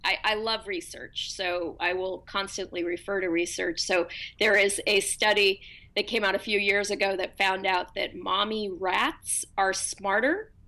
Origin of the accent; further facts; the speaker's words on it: Berkeley, California, United States; I grew up in Berkeley.